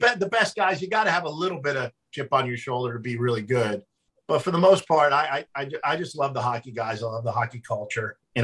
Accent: New Jersey, United States; And I distinctly remember the day they announced the Sharks, and I was growing up in New Jersey, I go, where is San Jose?

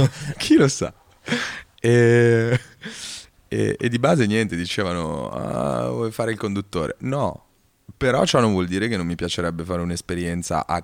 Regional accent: Milan, Lombardy, Italy; born there; No, io sono nato a Milano

